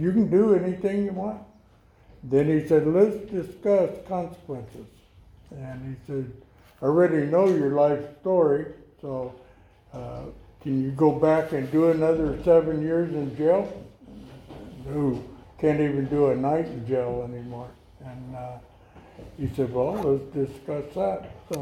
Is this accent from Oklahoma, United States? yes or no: yes; Oklahoma, United States; also born or lived in Arizona; we came from Oklahoma, and I was born in Arizona.